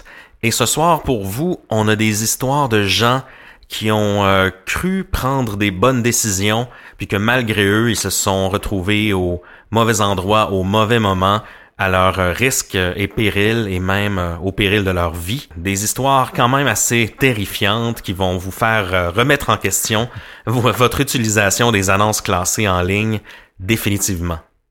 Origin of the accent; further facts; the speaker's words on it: Quebec, Canada; c'est peut-être un peu moins populaire chez nous au Québec parce qu'on a été pas mal élevé avec les PAC.